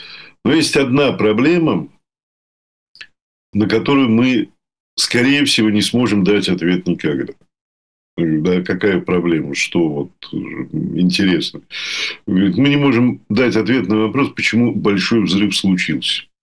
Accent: Moscow, Russia; а тогда, в те времена, еще так же, как и я, москвич

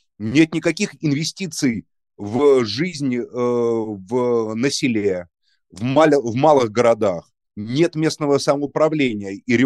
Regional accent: Moscow, Russia; Я сам москвич, и вот все... и русский, что все, что окружает Москву, мою, значит, родину, где я родился когда-то, является, собственно, моей родиной, родиной русского народа

